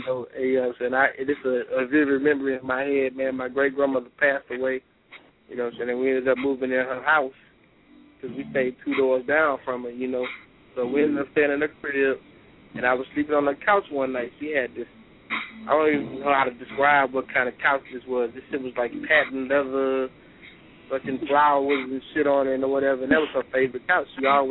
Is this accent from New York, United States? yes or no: no; Texas, United States; I mean, I grew up in Fifth Ward, man, so it's been a million of them, man.